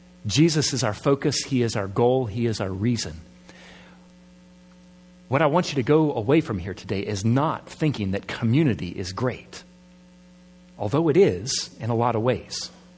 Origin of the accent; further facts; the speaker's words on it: Suffolk, Virginia, United States; and I grew up in Suffolk, Virginia